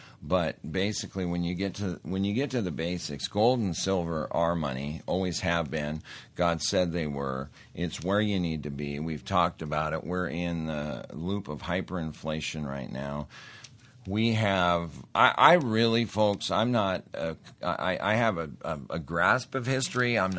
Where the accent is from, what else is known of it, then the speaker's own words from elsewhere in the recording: Montana, United States; I grew up in Montana. I've got a pretty assertive speech pattern.